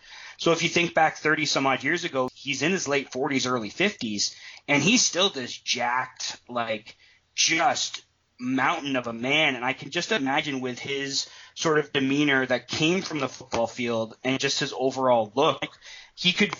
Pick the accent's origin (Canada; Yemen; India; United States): Canada; It's funny, you know, growing up in Canada back in the day, there'd be these like patriotic American heroes